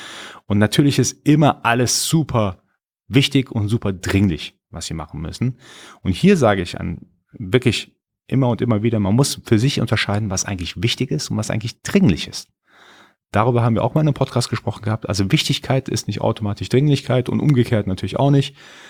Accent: Iran; born there; first language Persian; German is a second language; ich bin gebürtiger Iraner, ich spreche Farsi, also Persisch.

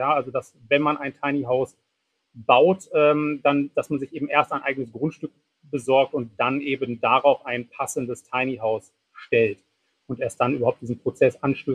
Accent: Hanover, Lower Saxony, Germany; born there; Also erstmal fühle ich mich als gebürtiger Hannoveraner noch als Norddeutscher.

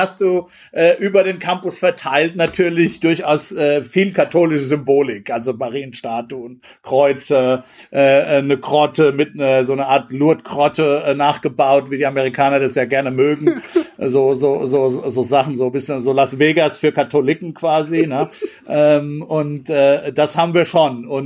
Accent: Hesse, Germany; Das haben wir dann aber auch in Gemeinschaftskunde ist es bei uns in Hessen damals, glaube ich.

